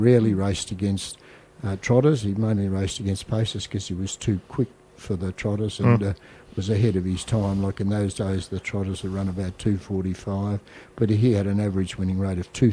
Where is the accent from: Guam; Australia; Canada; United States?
Australia; Preston, Victoria; And, they settled in Preston. But I grew up in Preston